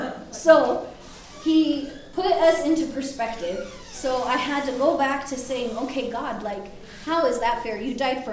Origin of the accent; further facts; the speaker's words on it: United States; And I came back to America, and I was like, this isn't fair. Just because I'm an American, I get to be safe?